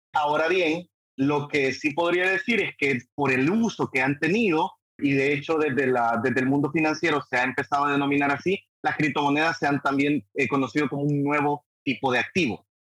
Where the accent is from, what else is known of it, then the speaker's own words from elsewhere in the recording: El Salvador; moved away; Saludo a todos los que nos están escuchando en El Salvador, desde acá, extrañando un poco mi tierra, mi patria, ¿no?